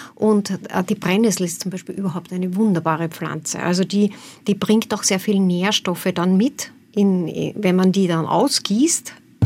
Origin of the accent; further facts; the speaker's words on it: Vienna, Austria; Ich komme aus Wien. Das Wiener Wasser ist ziemlich hart.